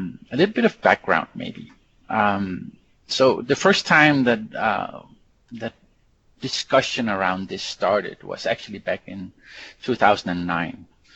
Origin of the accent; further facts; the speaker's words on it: Copenhagen, Capital Region of Denmark, Denmark; I visit the Netherlands a lot, but I am from Copenhagen, Denmark.